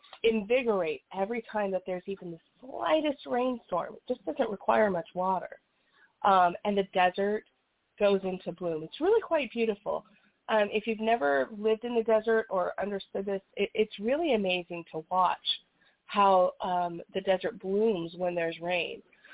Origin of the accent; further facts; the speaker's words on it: Las Vegas, Nevada, United States; we're from Las Vegas. So Las Vegas is a vast desert, okay?